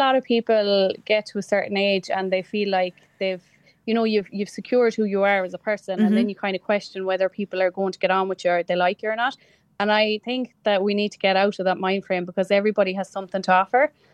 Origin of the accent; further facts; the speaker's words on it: Galway, Connacht, Ireland; And obviously, I'm from Galway, so it's easy for me to travel.